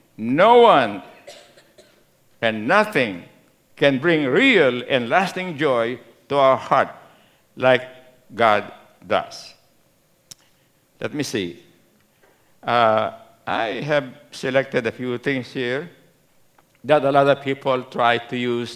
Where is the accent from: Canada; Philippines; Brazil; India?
Philippines; Central Luzon; accent: Kapampangan; My Pampango accent's coming out.